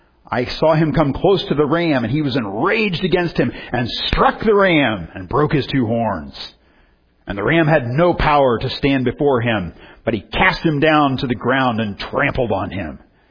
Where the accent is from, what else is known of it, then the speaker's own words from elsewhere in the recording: Indiana, United States; When I was a teenager growing up in North Central Indiana, I went with some friends